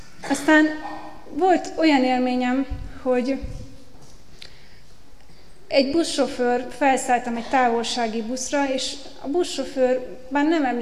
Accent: Eastern Hungary, Hungary; Kelet-Magyarországon születtem egy kisvárosban, és ott nőttem föl.

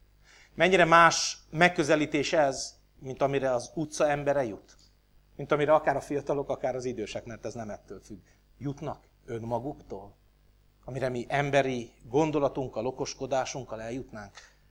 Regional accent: Budapest, Hungary; now in Debrecen, Hungary; De tudom, hogy Budapesten hogy van, ahol én felnőttem, meg éltem sokáig, mielőtt Debrecenben nem költöztünk, és Debrecenben hogy van.

